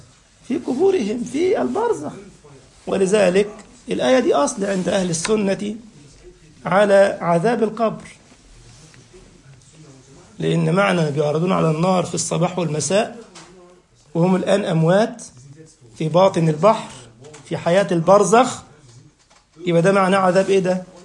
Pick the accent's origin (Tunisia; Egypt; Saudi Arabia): Egypt; شحرور والتاني اسمه ميزو عندنا في مصر، ميزو، شيخ ميزو.